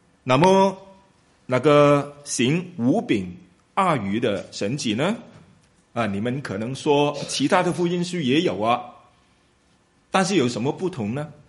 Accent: Guangdong, China; 四跟四，我们广东人呢就很难分别啊

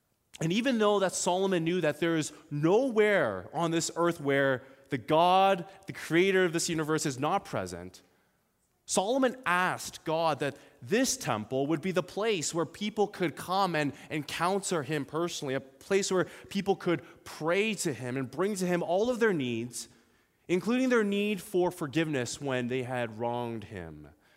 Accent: Ottawa, Ontario, Canada; Now, I am originally from Ottawa, and if any of you have ever visited Ottawa, you know that it is a unique place.

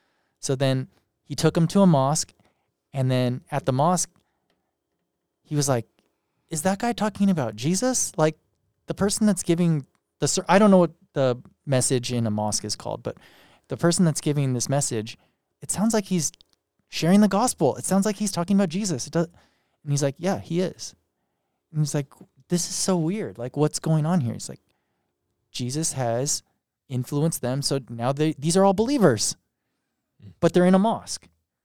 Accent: United States; Even though I look Japanese, my ancestors are all Japanese, but really I'm more American, right?

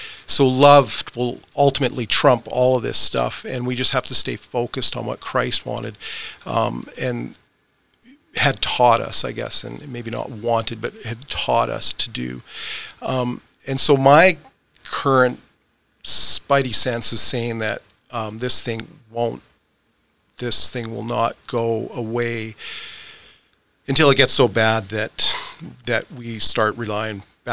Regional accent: Prince George, British Columbia, Canada; now in Creston, Canada; I was raised in Prince George in a mostly atheist home, and moved to Creston in 1987, and moved away from the Kootenays in 1994

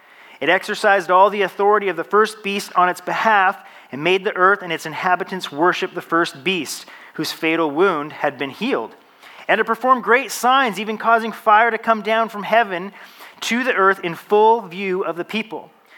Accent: British Columbia, Canada; But we are beautiful British Columbians, so we have all kinds of forests for these fires to burn

